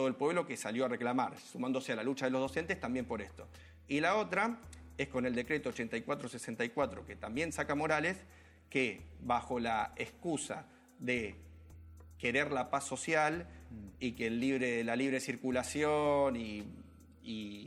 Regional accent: Argentina; la pregunta para hacernos como argentinos es

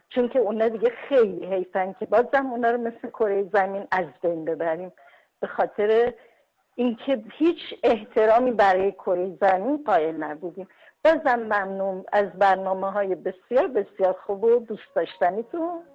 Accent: Ahvaz, Khuzestan, Iran; now in Karaj, Iran; من خودم اصالتا اهوازی هستم و ساکن کرج

